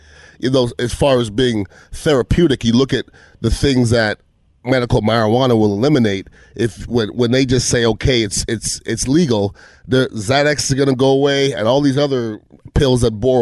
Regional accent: Montreal, Quebec, Canada; I'm from Montreal, and there's a lot of weed going on there too.

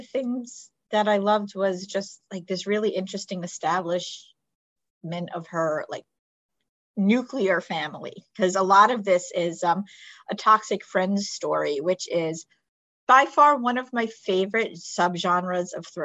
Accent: New York, United States; I mean, I grew up here in New York, but I spent a lot of time going down to visit my snowboard grandparents down in Palm Beach.

